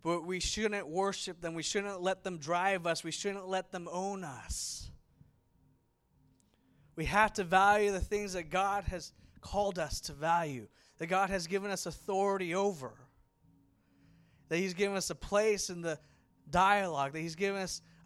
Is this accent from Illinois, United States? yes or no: no; Mill Valley, California, United States; You know, I grew up here. And we grew up saying that. I would go to camps and people would say, oh, where are you guys from? Oh, we're from Nevada. Oh, we're from Mill Valley.